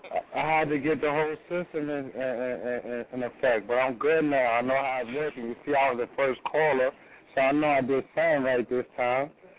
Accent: New York City, New York, United States; I'm from Harlem, New York City, east side of Harlem, Wagner Projects

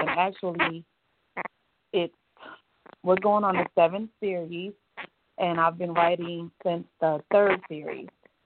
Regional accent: Brooklyn, New York, United States; also born or lived in Atlanta, Georgia; I am from Brooklyn, New York, by way of Atlanta, Georgia.

